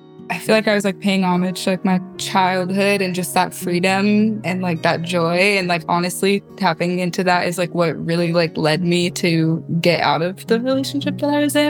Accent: California, United States; I grew up in the Bay Area. I grew up going to Stern Grove.

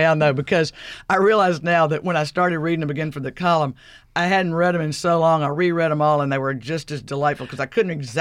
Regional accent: Mississippi, United States; And I grew up in the Mississippi Delta where we had to learn early on how to make up our own fun, and that's a really useful skill to have.

